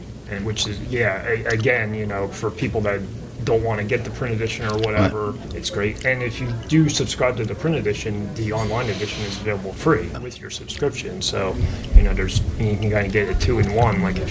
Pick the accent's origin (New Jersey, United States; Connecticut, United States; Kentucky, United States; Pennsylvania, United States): New Jersey, United States; You, I grew up in New Jersey. That was still 3 hours from here.